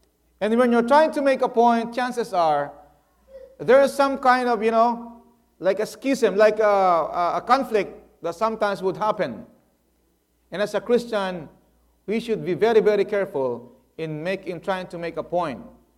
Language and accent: English; Philippines; You know, as a Filipino, I am grateful that this church had served its purpose.